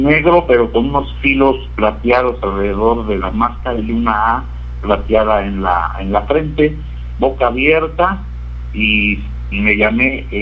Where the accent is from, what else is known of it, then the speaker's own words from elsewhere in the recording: Mexico City, Mexico; also born or lived in Veracruz; No, yo soy de Veracruz, pero desde los 2 años vivo aquí en la Ciudad de México. Mi familia está viviendo para la Ciudad de México, y ya soy más chilango que veracruzano.